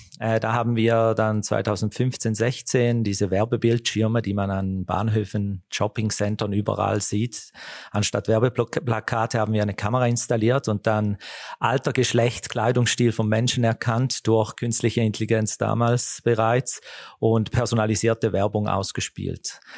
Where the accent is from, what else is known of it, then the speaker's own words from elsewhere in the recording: Eastern Switzerland, Switzerland; Und ich komme hier aus der Ostschweiz, habe mich dann beworben und habe den Job bekommen